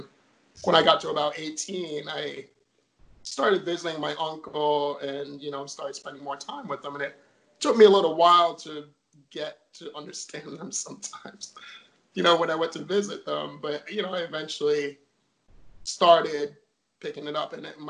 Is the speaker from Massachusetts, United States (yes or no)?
no; Ellington, Connecticut, United States; So, I lost my accent, and I grew up in Ellington, Connecticut. And so I picked up that.